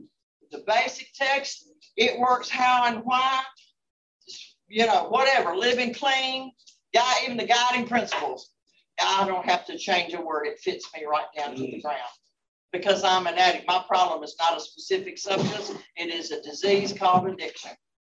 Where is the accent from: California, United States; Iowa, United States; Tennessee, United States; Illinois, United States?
Tennessee, United States; Memphis; and I grew up in Memphis. I knew where I was. I was at North Parkway and East Parkway at the Hop Inn.